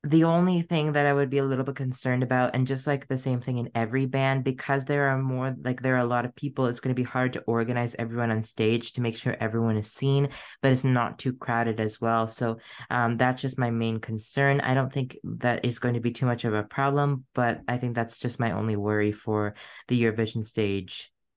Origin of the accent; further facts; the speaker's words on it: Canada; Obviously, as a Canadian, I love and support